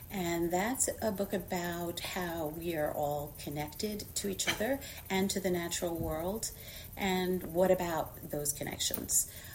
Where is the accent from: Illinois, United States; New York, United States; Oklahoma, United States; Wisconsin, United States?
New York, United States; Long Island; And I'm from Long Island, New York.